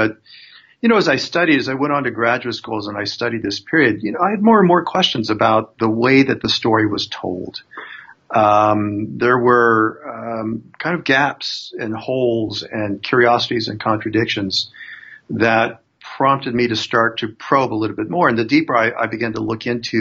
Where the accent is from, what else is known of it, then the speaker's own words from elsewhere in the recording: Arizona, United States; I guess I should start by a little bit of just my own background growing up in Arizona